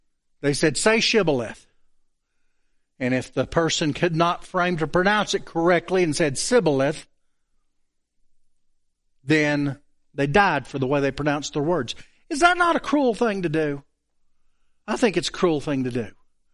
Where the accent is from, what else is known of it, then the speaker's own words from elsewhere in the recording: the South, United States; But we Southerners have a hard time saying it correctly as far as a Northerner would be concerned.